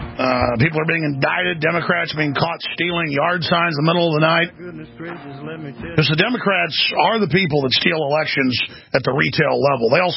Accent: Chicago, Illinois, United States

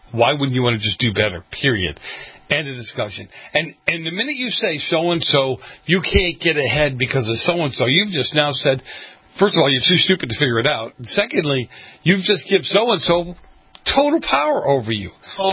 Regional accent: East Coast, United States; especially the days I was growing up on the East Coast

